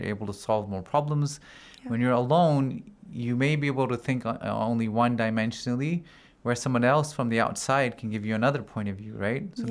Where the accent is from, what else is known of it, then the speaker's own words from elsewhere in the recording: Pakistan; moved away; I'm studying here in the Hauza. I'm studying psychology here, and I'm originally from Pakistan, but I've lived in different countries.